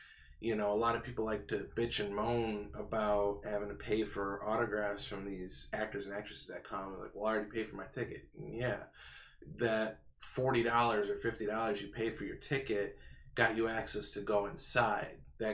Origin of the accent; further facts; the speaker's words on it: Rochester, New York, United States; now in Jacksonville, United States; My hometown's Rochester. And, you know, I talk to my brother all the time up in New York